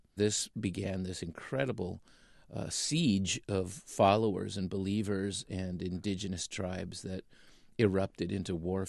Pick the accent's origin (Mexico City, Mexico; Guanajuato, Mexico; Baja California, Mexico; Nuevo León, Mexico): Baja California, Mexico; Tijuana; also born or lived in United States; I was born in Tijuana, raised back and forth between the U.S. and TJ, as we called it.